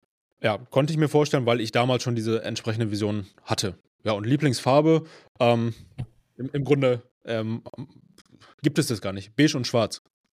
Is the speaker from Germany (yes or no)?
yes; Langenfeld, North Rhine-Westphalia, Germany; now in Mülheim an der Ruhr, Germany; ich bin 33 Jahre alt. Ich komme gebürtig aus Langenfeld im Rheinland, nahe Düsseldorf. Wohne jetzt mittlerweile in Mülheim an der Ruhr.